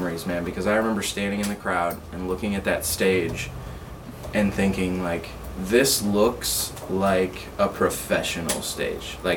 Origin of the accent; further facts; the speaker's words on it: Winfield, United States; You know, I grew up in Winfield. Like, that's where I went to school. You know, I played football down there. Like, I know a lot of people down there.